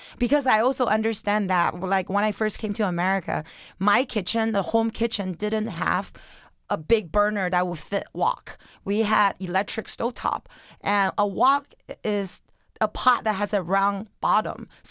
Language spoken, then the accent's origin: English; Beijing, China; now in Los Angeles, United States; even though I grew up in Beijing, but then my family, we actually are 5 generations of Chinese American in LA since 1900s.